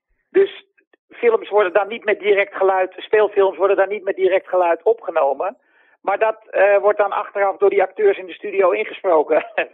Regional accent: Amsterdam, North Holland, Netherlands; Ik kom uit Nieuw-West, hè?

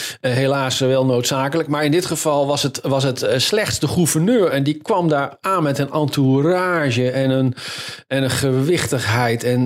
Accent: Holland, Netherlands; misschien ben ik als Hollander daar iets te nuchter over

